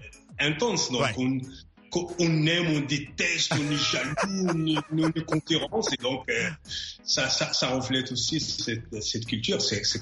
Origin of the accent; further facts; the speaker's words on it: Guelmim, Guelmim-Oued Noun, Morocco; French is a second language; à ma ville natale, Gulmim